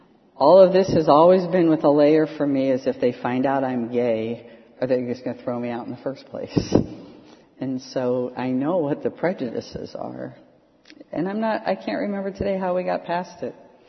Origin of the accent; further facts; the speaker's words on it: Erie, Pennsylvania, United States; I grew up in Erie, Pennsylvania. Erie is a very Roman Catholic town. This is the 60s.